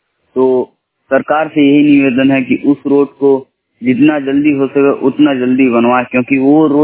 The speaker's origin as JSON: {"language": "Hindi", "region": "Uttar Pradesh", "country": "India", "said": "मैं चौतरवा विलेज से बिलोंग करता हूँ, पोस्ट दुखमा कला और जिला महाराजगंज।"}